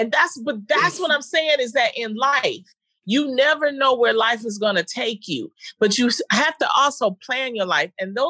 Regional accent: Detroit, Michigan, United States; And more importantly, I'm from the Brewster Projects.

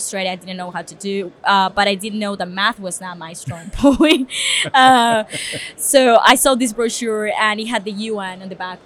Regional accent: Barrancabermeja, Santander, Colombia; now in Medellín, Colombia; However, I'm not from Medellin. I'm from a city that is very hard to spell.

